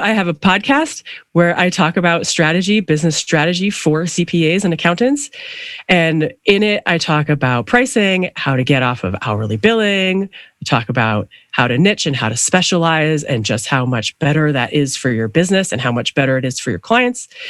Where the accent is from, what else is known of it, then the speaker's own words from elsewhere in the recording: New Hartford, Connecticut, United States; The northwest corner, a tiny one-stop light town called New Hartford.